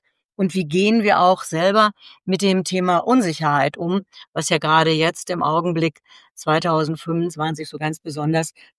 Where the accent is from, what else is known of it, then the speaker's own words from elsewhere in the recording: North Rhine-Westphalia, Germany; ich bin ja aus dem Ruhrgebiet